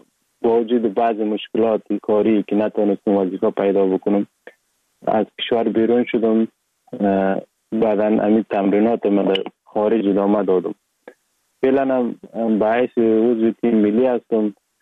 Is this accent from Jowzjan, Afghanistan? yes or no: yes; Sheberghan, Jowzjan, Afghanistan; also born or lived in Sar-e Pol; اصلا زاده ولایت سرپل استم، در ولایت جوزجان کلان شدیم. تحصیلات ما، مکتب ما، همه چیز ما در ولایت جوزجان خواندیم.